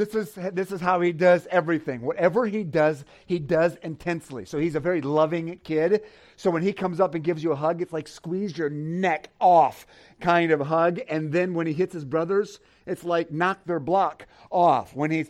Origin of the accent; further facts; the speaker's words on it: Tennessee, United States; I'm from Tennessee, and so in Tennessee, when one person says hello or how are you or good evening to somebody else, then typically the polite thing to do is to respond.